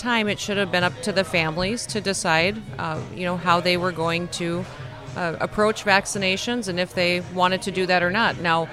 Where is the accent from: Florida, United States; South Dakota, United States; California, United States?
South Dakota, United States; I've been in a lot of different states, in my home state of South Dakota.